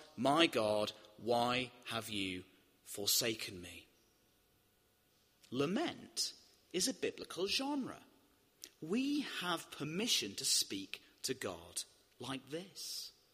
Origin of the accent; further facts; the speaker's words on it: United Kingdom; We're British. It's what we do.